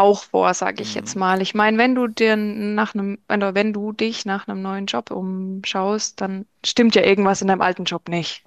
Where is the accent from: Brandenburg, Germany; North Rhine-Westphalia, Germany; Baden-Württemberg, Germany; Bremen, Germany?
Baden-Württemberg, Germany; Ich komme aus dem schönen Schwarzwald. Ich arbeite an unserem Standort in Bad Wildbad.